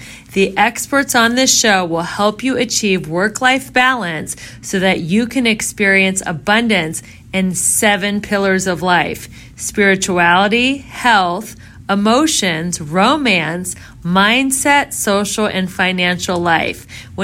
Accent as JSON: {"language": "English", "town": "Cincinnati", "region": "Ohio", "country": "United States", "said": "which I'm from Cincinnati, which borders Kentucky, as you know."}